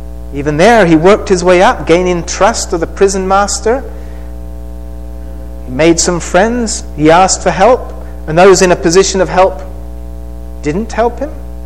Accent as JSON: {"language": "English", "country": "Colombia", "tie": "born or raised there", "also_born_or_lived": "England", "moved": "as an adult", "said": "I was born in England. At the age of six, my parents moved to Central America, then South America, and I grew up in Colombia. Went to Colombian schools for elementary and high school. And then I went to England to do university."}